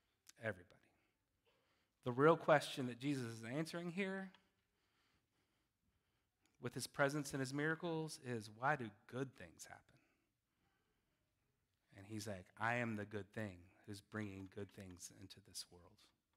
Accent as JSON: {"language": "English", "country": "Germany", "tie": "born or raised there", "said": "Her husband, my nono, Ettore, who I knew pretty well growing up in Germany and visiting along the line, lived a long life"}